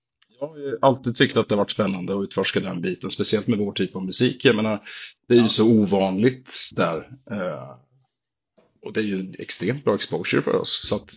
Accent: Värmland, Sweden; born there; also born or lived in Gothenburg, Sweden / Växjö, Sweden; Jag har bott här i många år, men jag är en liten hybrid. Mm. Jag är halvnorsk, född i Värmland. Ah. Bott i Göteborg, Växjö. Jag har varit lite överallt.

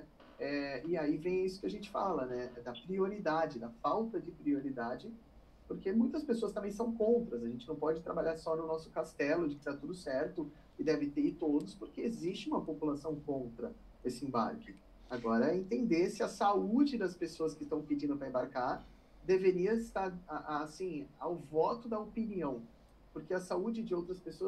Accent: São Paulo, Brazil; sou aqui de São Paulo

